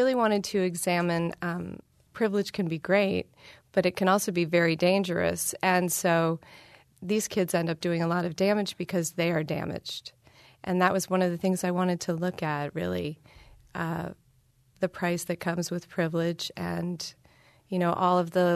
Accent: Washington, District of Columbia, United States; I grew up in Washington, D.C., so I grew up in a political atmosphere

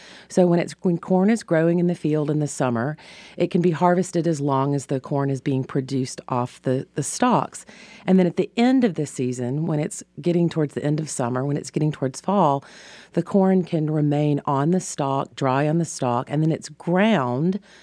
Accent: the South, United States; I think the thing about grits is that as a Southerner, it's so much part of our identity

